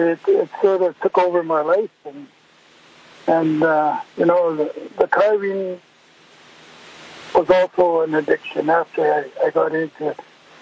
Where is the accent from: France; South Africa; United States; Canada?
Canada; Cranberry Portage, Manitoba; also born or lived in Flin Flon; I grew up in Cranberry Portage until I was about 11 years old, and then went into the foster home system and lived up in the Flin Flon area